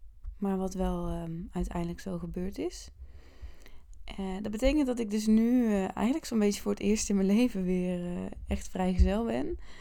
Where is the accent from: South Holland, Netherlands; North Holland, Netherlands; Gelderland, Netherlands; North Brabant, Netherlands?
North Brabant, Netherlands; also born or lived in Breda; now in Utrecht, Netherlands; Ik heb natuurlijk de laatste jaren altijd in Breda gewoond. Ik kom ook uit Brabant. Je hoort het nu steeds iets minder terug, heb ik het idee. Maar ik ben en blijf gewoon een echte Brabantse. Inmiddels dus 6 maanden in Utrecht. Ik ben hier naartoe verhuisd in mijn eentje.